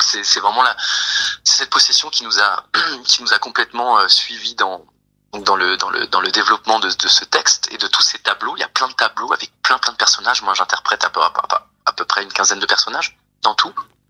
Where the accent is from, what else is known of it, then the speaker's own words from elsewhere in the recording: Grand Est, France; born there; dans le village, dans mon village natal, et qui plus est dans la maison de mon grand-père, où se sont passés donc les derniers cas de possession qu'on a eu en Alsace